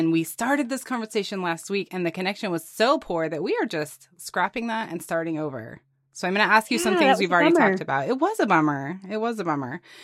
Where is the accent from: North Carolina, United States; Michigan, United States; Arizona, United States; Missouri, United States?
Arizona, United States; See, I'm from Arizona and now I live in Texas.